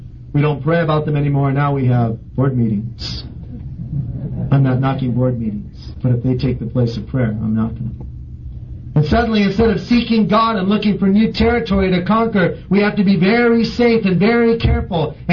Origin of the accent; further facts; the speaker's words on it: California, United States; I'm from Southern California.